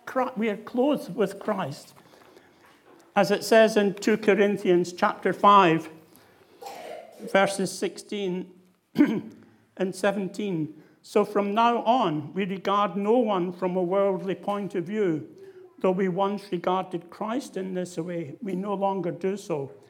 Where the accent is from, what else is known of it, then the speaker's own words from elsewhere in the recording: Scotland, United Kingdom; accent: Scottish; moved away as an adult; now in England; I was brought up, as you can probably realise from my accent, in the Church of Scotland. And I went through the church there and became an officer in the Boys Brigade.